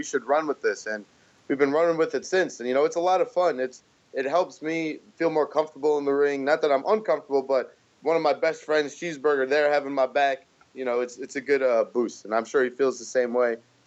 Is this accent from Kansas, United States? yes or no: no; New York, United States; Even growing up in New York, I was never so much of the sports other than wrestling